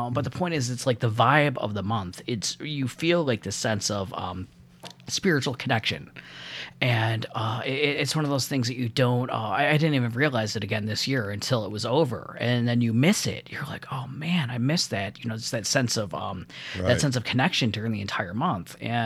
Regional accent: United States; I'm American Muslim too

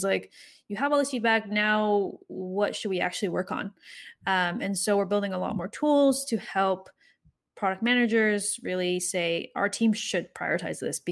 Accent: California, United States; I was from the Valley, like peak Silicon Valley, VC, all of that stuff.

